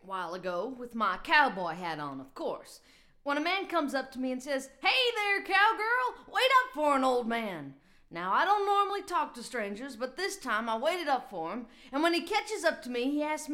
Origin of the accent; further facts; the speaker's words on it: Las Vegas, Nevada, United States; now in Olympia, United States; I tell him I'm from Las Vegas, of course, because I am.